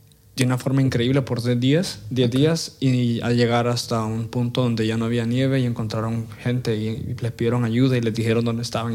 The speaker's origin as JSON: {"language": "Spanish", "country": "Honduras", "tie": "born there", "said": "cosas que nací en Honduras."}